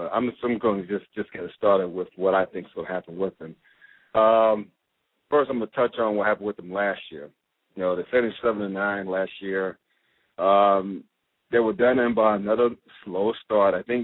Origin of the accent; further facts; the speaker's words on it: Winston-Salem, North Carolina, United States; And like you, I grew up in Winston-Salem.